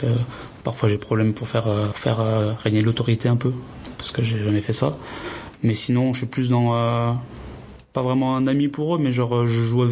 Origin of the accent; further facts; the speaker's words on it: Saint-Étienne, Auvergne-Rhône-Alpes, France; j'ai 21 ans et je viens de Saint-Étienne.